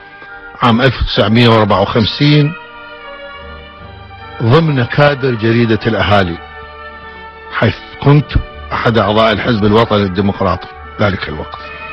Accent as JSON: {"language": "Arabic", "region": "Maysan", "country": "Iraq", "tie": "born or raised there", "also_born_or_lived": "Baghdad", "said": "ولدت في مدينة الكويت من لواء العمارة 1934. أكملت دراسة الابتدائية للصف السادس في مدرسة الكويت الابتدائية،"}